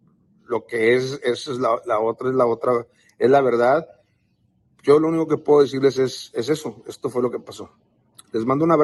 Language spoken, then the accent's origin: Spanish; United States; born there; yo no vivo en México, yo no soy ciudadano mexicano, yo vivo en Estados Unidos, nacido en Estados Unidos